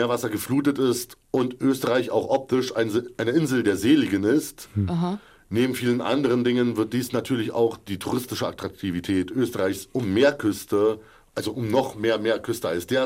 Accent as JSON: {"language": "German", "country": "Germany", "tie": "born or raised there", "moved": "as an adult", "lives_now": "Austria", "said": "Wir sind 1980 in der DDR geboren. Das macht bis zur Wiedervereinigung, zur sogenannten Wiedervereinigung, 10 Jahre. Mhm. Bis 2002 lebten wir somit dann in der Bundesrepublik. Das macht 12 weitere Jahre. Seit 2003 hier in Österreich."}